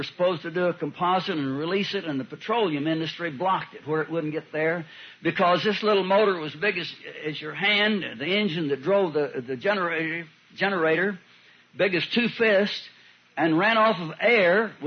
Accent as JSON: {"language": "English", "country": "United States", "said": "I'm an American free citizen."}